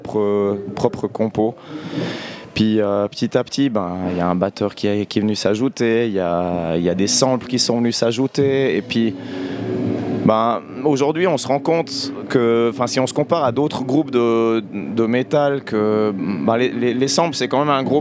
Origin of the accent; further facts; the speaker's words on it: Saint-Léonard, Valais, Switzerland; Moi, je suis de Saint-Léo.